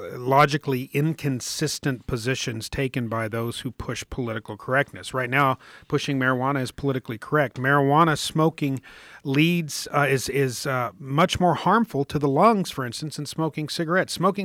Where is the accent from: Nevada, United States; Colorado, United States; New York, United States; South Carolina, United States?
Colorado, United States; Denver; Yeah, and my home state of Colorado, out of Denver